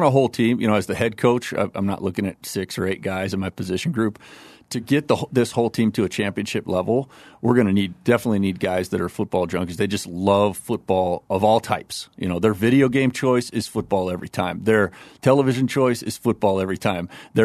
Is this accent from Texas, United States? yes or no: no; Oakland, California, United States; And that's where I grew up in the Oakland area.